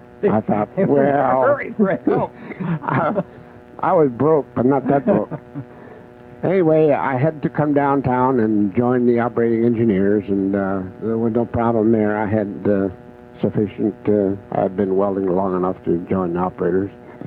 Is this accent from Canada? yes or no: yes; Canada; I was raised in Canada. I knew what cold weather was like